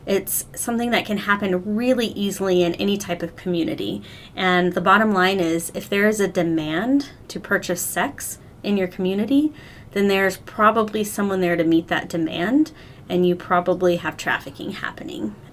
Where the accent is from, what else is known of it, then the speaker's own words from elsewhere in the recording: Texas, United States; I am not a Wyoming native. I'm born and raised in Texas, and I started working in the field of anti-trafficking in Texas about 9 years ago.